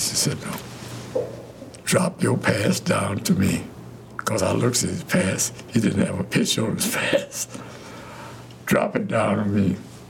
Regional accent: Chattanooga, Tennessee, United States; now in Detroit, United States; Chattanooga, Tennessee.

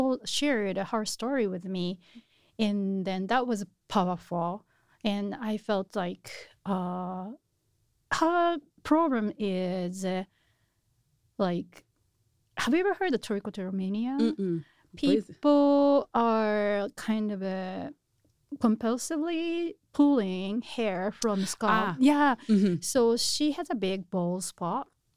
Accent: Japan; English is a second language; moved away as an adult; now in United States; So I'm a Japanese. I was born in Japan, and back in 2005, I moved to the United States, and then I came here for to go to a college

